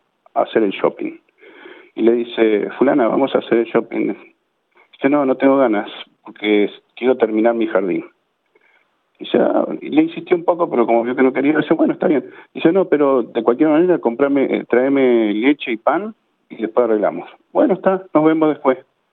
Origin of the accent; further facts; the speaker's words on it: Australia; Soy la nueva generación, porque somos los que, como quien dice, nos criamos acá en Australia.